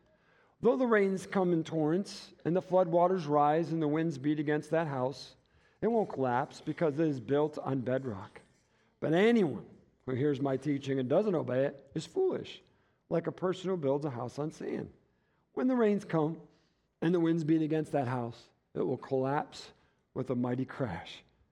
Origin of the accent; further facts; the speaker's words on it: Michigan, United States; In case you don't know, I'm from Michigan.